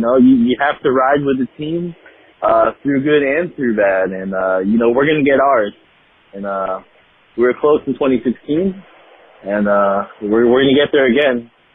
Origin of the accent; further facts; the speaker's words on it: Hawaii, United States; now in San Antonio, United States; I was born and raised in Hawaii. My entire family, they were 49er fans.